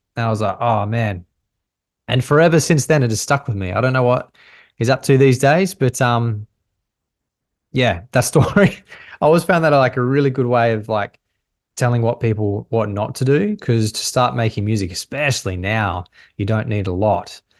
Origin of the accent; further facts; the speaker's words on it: Adelaide, South Australia, Australia; now in Gold Coast, Australia; I'm from Adelaide originally, but now I live in the Gold Coast.